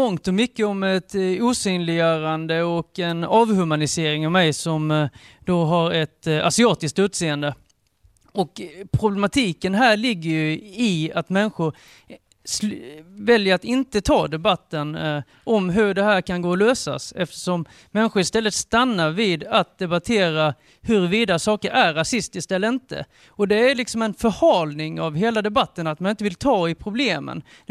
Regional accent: Blekinge, Sweden; Jag kan inte säga R, det kan inte jag heller för att jag är från Blekinge.

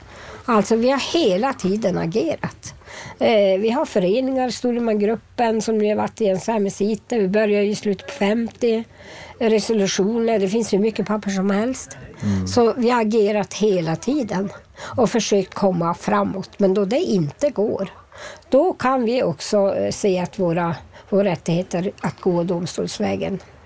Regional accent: Vapsten, Västerbotten County, Sweden; från Vapsten. Född i Björkvatsdalen, Vallenäs.

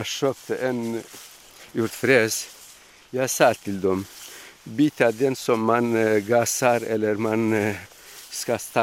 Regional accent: Kurdistan Region, Iraq; Swedish is a second language; Ja, jag kommer från Kurdistan i Irak. Jag var i Peshmerga nästan 10 år.

